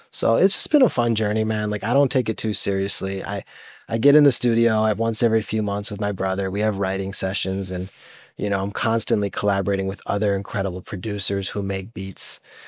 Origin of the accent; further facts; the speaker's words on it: Detroit, Michigan, United States; growing up in Detroit, like I've always loved rap music and hip hop music